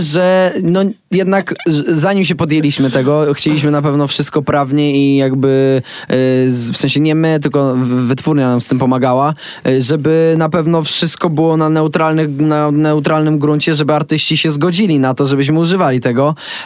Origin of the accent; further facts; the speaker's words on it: Kraków, Lesser Poland, Poland; born there; also born or lived in Zielonki; w Zielonkach, tam gdzie mieszkam, w sensie mieszkałem, tam się nie wychowywałem, nie urodziłem, urodziłem się w Krakowie, ale później się urodziłem do Zielonek